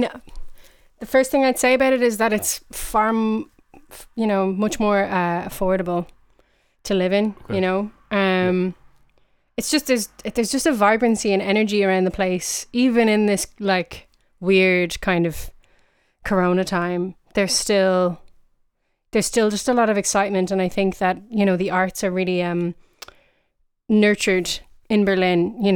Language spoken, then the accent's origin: English; Bray, Leinster, Ireland; You know, there actually was, which is class. There used to be loads of like underage gigs and stuff.